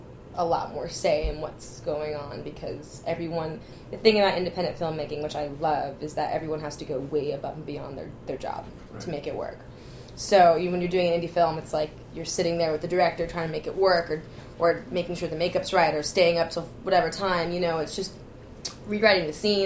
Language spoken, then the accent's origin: English; New York, United States; also born or lived in Los Angeles / Miami; I grew up in L.A. until I was 11, and then I lived in Miami, and then I lived in New York.